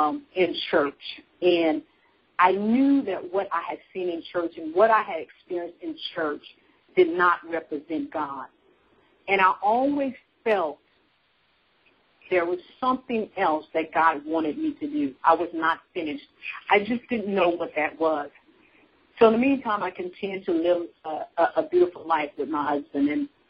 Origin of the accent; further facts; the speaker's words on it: Union City, Tennessee, United States; born there; moved away; I was born in Union City, Tennessee, and got married very young and moved to the Washington, D.C. area.